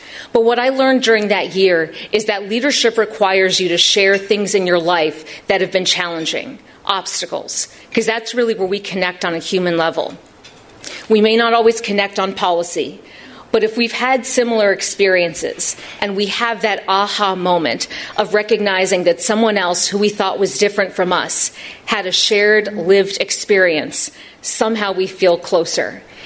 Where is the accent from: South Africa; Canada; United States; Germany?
United States; Champaign-Urbana, Illinois; I then returned to my hometown of Champaign-Urbana and am a litigator at Meyer Capel.